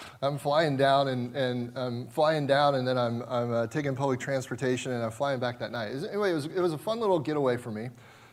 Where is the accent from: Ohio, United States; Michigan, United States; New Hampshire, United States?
Ohio, United States; Cincinnati; my hometown Cincinnati Reds were playing down in Arizona